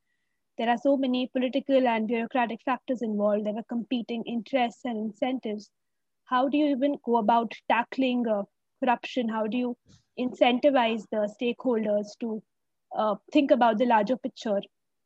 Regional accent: India; I'm from India and corruption is pretty rampant there.

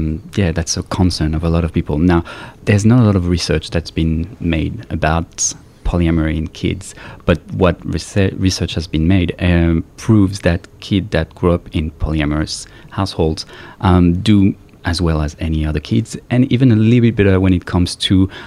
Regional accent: France; I'm from France, so we went to France last summer

